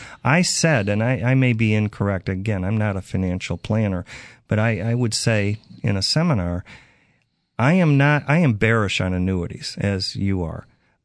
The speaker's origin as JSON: {"language": "English", "town": "Chicago", "region": "Illinois", "country": "United States", "tie": "born or raised there", "moved": "yes", "said": "he was from Chicago, my hometown, so I felt a little empathy for him. And he said, do you know any lawyers in Chicago? I don't. I've been away for 30 years."}